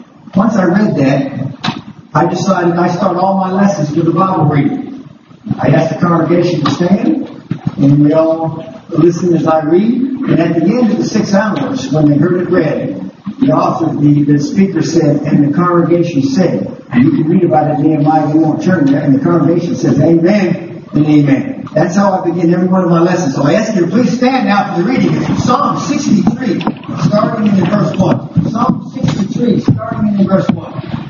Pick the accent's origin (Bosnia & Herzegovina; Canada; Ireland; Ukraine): Canada; moved away as an adult; now in United States; surely I'm a Canadian citizen. Believe it or not, I'm from Southern Canada. That's why I say y'all. I was born and raised in Canada. Came to the United States, Kentucky, to play college football.